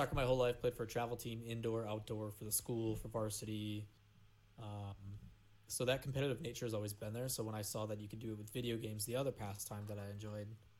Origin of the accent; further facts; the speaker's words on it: Midwest, United States; people in the Midwest, for the most part, are just nice, good-hearted people. It's something I think we take a lot of pride in.